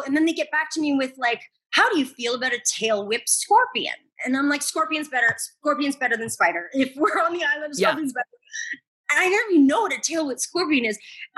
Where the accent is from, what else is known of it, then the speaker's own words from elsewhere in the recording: Canada; I'm from Canada, child actor, keep acting.